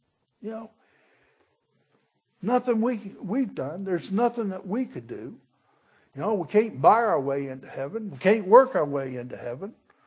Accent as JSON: {"language": "English", "town": "St. Cloud", "country": "United States", "said": "I'm from St. Cloud, and we didn't learn good English down there."}